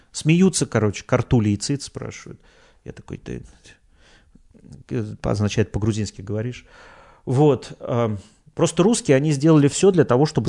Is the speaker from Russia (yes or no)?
yes; Russia; я встречал людей, которые смущались от того, что я из России, которым было неприятно то, что я из России.